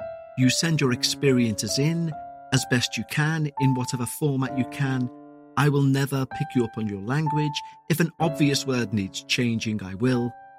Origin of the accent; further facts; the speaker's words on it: India; first language Bengali; English is a second language; aunt is Fufu in my mother tongue Bengali. Her house is in West Bengal, while I live in South India